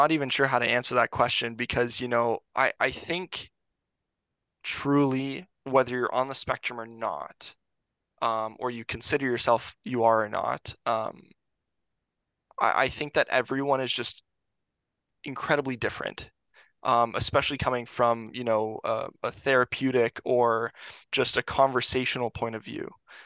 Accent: Canada; I'm actually from Canada.

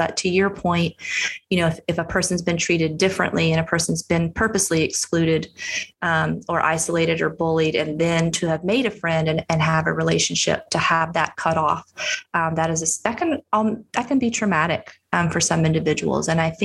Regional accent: Charlotte, North Carolina, United States; now in Atlanta, United States; I grew up in Charlotte, North Carolina. And while I currently live in Atlanta, would consider myself a Carolina girl. I'm still a Carolina girl at heart.

